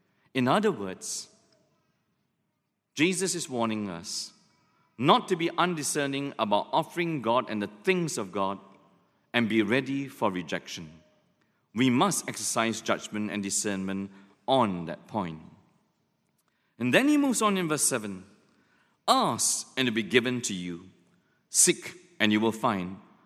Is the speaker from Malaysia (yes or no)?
yes; Malaysia; So in the small town that we grew up in Malaysia, it was a shop house, like the Chinatown shop house.